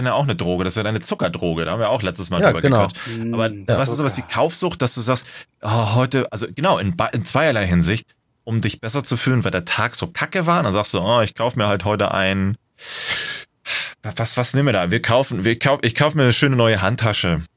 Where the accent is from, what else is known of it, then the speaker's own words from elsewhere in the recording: Lower Saxony, Germany; Ich bin Niedersachse, so.